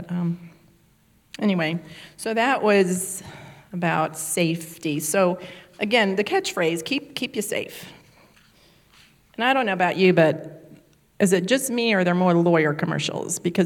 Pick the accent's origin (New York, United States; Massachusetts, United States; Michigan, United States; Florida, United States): Florida, United States; Miami; I grew up in Miami. We had a lock on the door. We kept our windows open because we had no air conditioning.